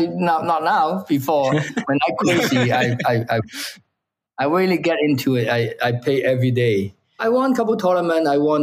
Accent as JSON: {"language": "English", "country": "Hong Kong", "moved": "yes", "lives_now": "United States", "said": "You know, I'm from Hong Kong. There's no snow. You know, I come to America."}